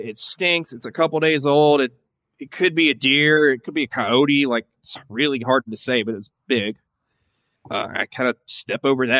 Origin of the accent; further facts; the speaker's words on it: Tennessee, United States; it's very much like where I grew up in Tennessee, just leafy, dense, a few cars here and there